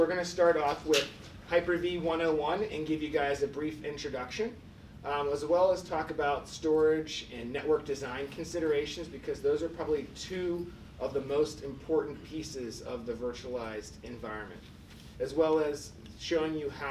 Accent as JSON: {"language": "English", "town": "Pittsburgh", "region": "Pennsylvania", "country": "United States", "said": "So like I said, I'm from Pittsburgh, Pennsylvania."}